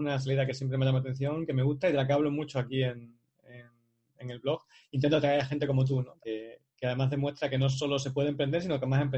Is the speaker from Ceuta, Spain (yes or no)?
no; Extremadura, Spain; como soy de Extremadura, tierra de secano, pues me decanté por la biología normal. Pero si no, si hubiese tenido mar